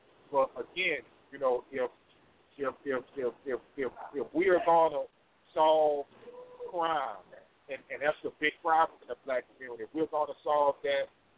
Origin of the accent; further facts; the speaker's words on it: New Orleans, Louisiana, United States; Because as I recall, and I was raised in New Orleans, when I open up the door, you see light liquor stores and ballrooms on almost every corner.